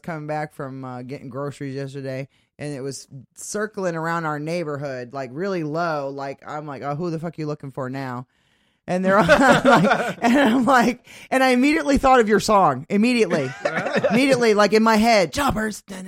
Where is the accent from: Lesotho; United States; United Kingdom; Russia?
United States; Maine; We're the same way back home. I'm from Maine, so it's it's the same kind of thing.